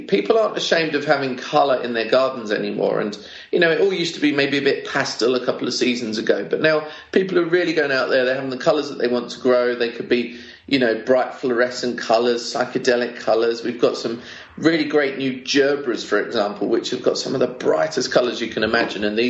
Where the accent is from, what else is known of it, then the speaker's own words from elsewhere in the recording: Thessaloniki, Central Macedonia, Greece; Yeah, we're … from Salonika.